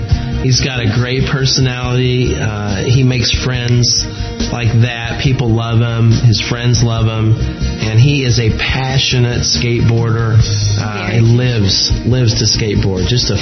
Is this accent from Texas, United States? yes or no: yes; Texas, United States; Once you get to know me, you know that I'm from Texas and I've got a heart about that size